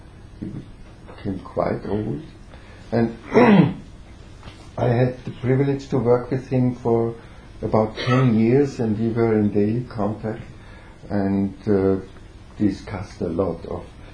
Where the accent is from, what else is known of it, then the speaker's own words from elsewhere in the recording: Vienna, Austria; I'm Austrian. I'm living in Vienna.